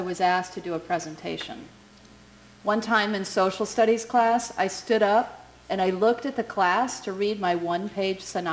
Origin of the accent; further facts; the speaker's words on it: Pleasant Hill, United States; I grew up in Pleasant Hill in a tight-knit family